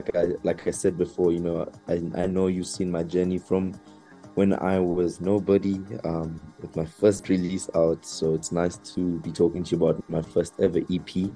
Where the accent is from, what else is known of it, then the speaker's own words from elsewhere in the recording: Botswana; moved away as an adult; now in South Africa; I got to South Africa only to meet the artists I looked up to all my life growing up in Botswana